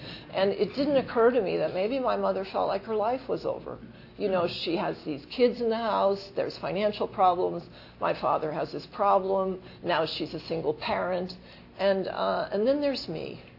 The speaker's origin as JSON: {"language": "English", "region": "Montana", "country": "United States", "tie": "born or raised there", "said": "And I grew up in Montana, and we have reservations there."}